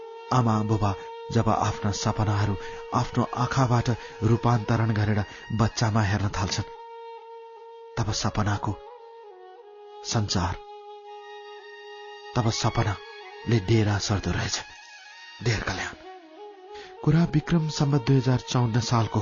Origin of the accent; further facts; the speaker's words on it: Bhaktapur, Bagmati, Nepal; also born or lived in Panauti; हामी चारजनाको परिवार भक्तपुरमा बस्न थालेको धेरै वर्ष भइसक्यो मेरो बालापन मैले काठमाडौँ खाल्डोभित्रको भक्तपुरमा बिताएको छु